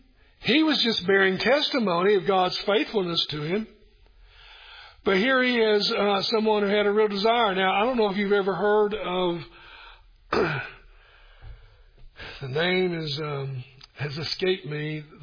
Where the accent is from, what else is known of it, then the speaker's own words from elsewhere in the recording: Kingsport, Tennessee, United States; In my hometown of Kingsport, Tennessee, I painted a neighbor's house